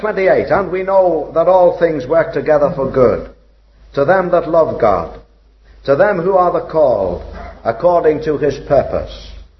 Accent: Liverpool, North West England, United Kingdom; in my hometown of Liverpool years ago

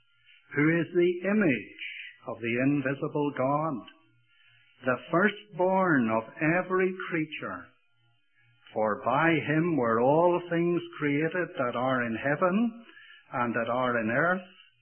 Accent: Ireland; accent: Irish; If a few Irishisms come in here and there

